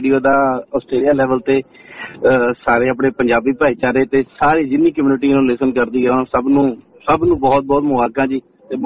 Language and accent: Punjabi; Patiala, Punjab, India; ਕਿਉਂਕਿ ਮੈਂ ਖੁਦ ਪਟਿਆਲੇ ਤੋਂ ਆ ਜੀ, ਤੇ ਬਹੁਤ ਚੰਗਾ ਲੱਗਦਾ ਜੀ, ਮਤਲਬ ਆਪਣੇ ਸ਼ਹਿਰ ਦਾ ਨਾਂ, ਇੱਕ ਵਾਰ ਰੂਟ ਸਾਡੀਆਂ ਪਟਿਆਲੇ ਤੋਂ ਹੀ ਹੈ